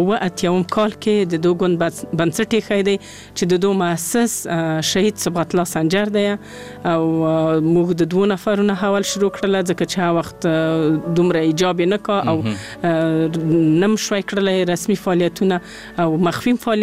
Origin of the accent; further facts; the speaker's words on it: Kabul, Afghanistan; ماشومه یې کابل ته راوړې یم. نو تنن ورځې نه په کابل کې ژوند کوم.